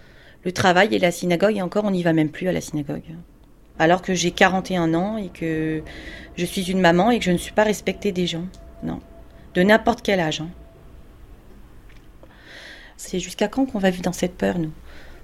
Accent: France; Alors que je suis juif, mais je suis d'abord française.

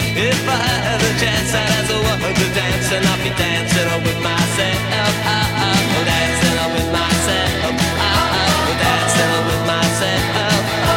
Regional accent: Bourges, Centre-Val de Loire, France; je pourrais vous raconter mon enfance et vous dire que je l'ai vu de mes yeux vus, parce que je suis de Bourges.

